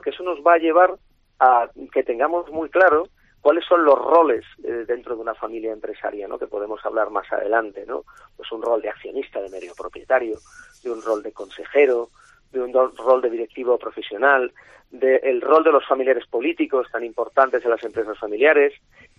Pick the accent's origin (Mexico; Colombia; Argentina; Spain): Spain; como somos españoles